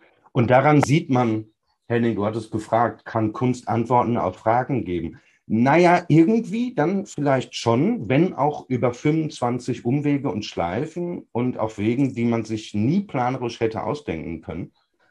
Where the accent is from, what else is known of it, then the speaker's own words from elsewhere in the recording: North Rhine-Westphalia, Germany; Meine Heimatstadt im Sauerland war früher eine belebte Fußgängerzone, heute gibt es da gar nichts mehr.